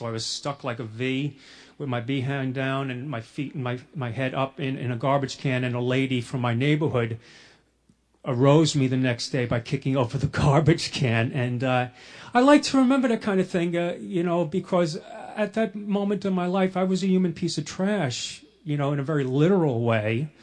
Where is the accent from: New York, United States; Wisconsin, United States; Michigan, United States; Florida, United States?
New York, United States; Bronx; You know, I was born in the Bronx. I went to high school in the Bronx, so a lot of my drinking story takes place in the Bronx in those years.